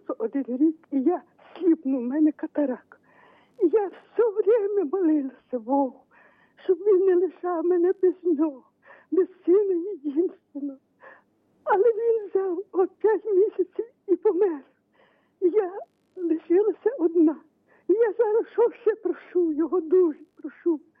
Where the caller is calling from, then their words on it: Rivne, Rivne Oblast, Ukraine; Я з Рівно знаю.